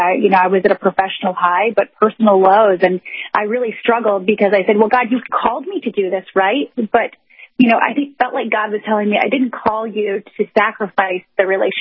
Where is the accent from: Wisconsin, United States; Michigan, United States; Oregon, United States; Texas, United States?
Michigan, United States; moved away as an adult; also born or lived in Ohio / Chicago; I'm actually from Michigan, but by way of Ohio and Chicago. Okay. So born and raised in Michigan, and I left Michigan in 1993 to go to college in Ohio.